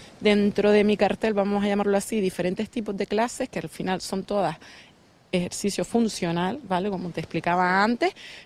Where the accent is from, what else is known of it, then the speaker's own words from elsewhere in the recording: Canary Islands, Spain; Yo vivo aquí, yo soy de Gran Canaria, tengo que decirlo. Compré aquí en noviembre del 2019, 4 meses antes de la pandemia, y soy, vamos, me siento tan afortunada que yo tengo en Gran Canaria toda mi familia, mi pareja